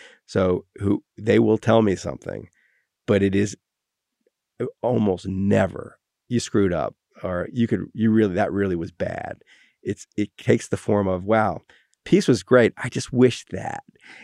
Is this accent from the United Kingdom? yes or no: yes; Wales, United Kingdom; But my real response is, I'm Welsh. So I can say it.